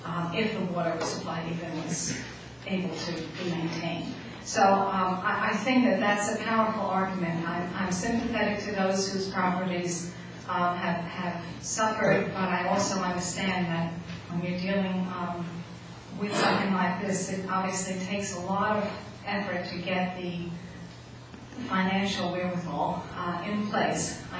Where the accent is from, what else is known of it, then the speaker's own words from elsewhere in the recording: Morris Township, New Jersey, United States; I'm from Morris Township.